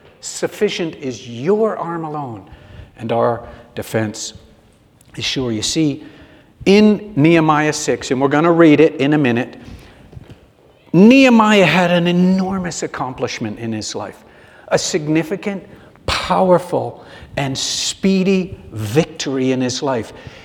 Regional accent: New England, United States; So I knew I was from, I'm from New England, maintain traction and just keep going.

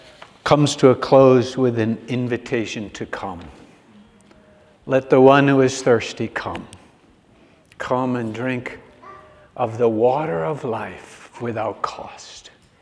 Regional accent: New England, United States; So I knew I was from, I'm from New England, maintain traction and just keep going.

